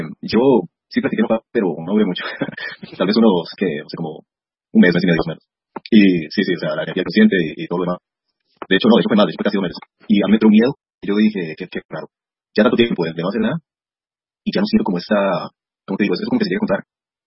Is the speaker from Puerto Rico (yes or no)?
no; Costa Rica; bueno, no soy de Colombia, soy de Costa Rica.